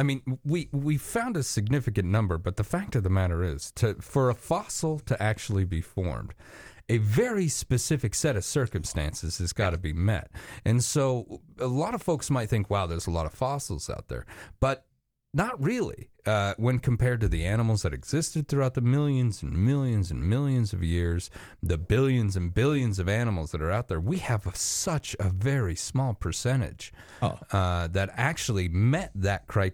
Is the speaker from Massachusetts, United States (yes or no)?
no; Wyoming, United States; You know, growing up in Wyoming, when I was a little kid, I didn't really grasp how important Wyoming is to the dinosaur world.